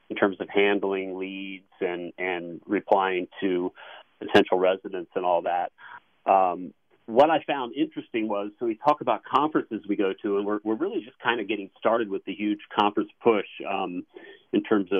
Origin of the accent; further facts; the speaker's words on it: California, United States; Well, it's funny you should ask. I grew up in Orange County.